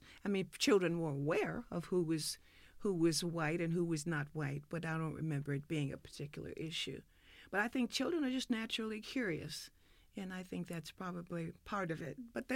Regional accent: Deep South, United States; Well, you know, I grew up in the Deep South.

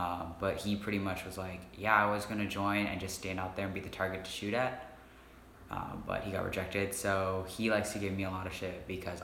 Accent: Portland, Oregon, United States; also born or lived in China; I'm 24. I was adopted, so I was brought in from China, became a citizen in 95, lived in Portland, Oregon.

